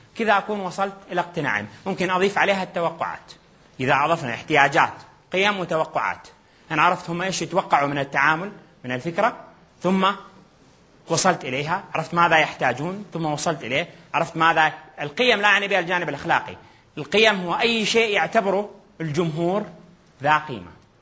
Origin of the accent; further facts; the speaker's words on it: Hejaz, Saudi Arabia; احنا عندنا في الحجاز يقولون المكاسرة